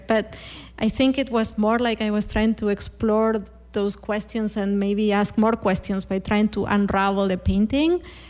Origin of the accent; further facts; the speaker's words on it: Argentina; I come from Argentina, where our White House is actually pink.